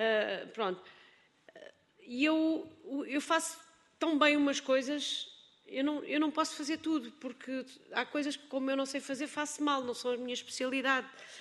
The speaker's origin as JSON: {"language": "Portuguese", "region": "Lisbon", "country": "Portugal", "said": "Falo alto, que eu sou da Mouraria."}